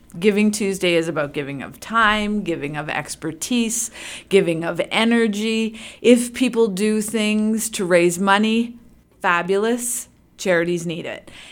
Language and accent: English; Canada; Because we are very Canadian, elbows up, we don't toot our own horns often.